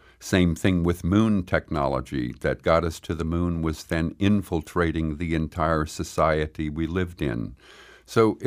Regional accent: New Orleans, Louisiana, United States; As I said, I'm from New Orleans, but I got to witness the presence of evil in a very ordinary way.

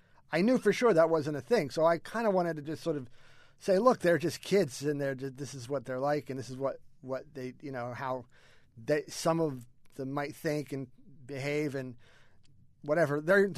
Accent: Salt Lake City, Utah, United States; some anecdotes that I remember from when I was a kid about growing up in Salt Lake and some of the things that I did with my friends.

